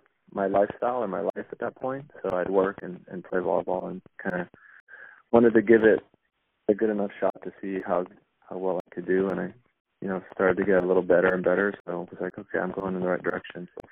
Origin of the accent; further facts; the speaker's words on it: Hawaii, United States; So when I moved out to California from Hawaii, then I didn't really know anyone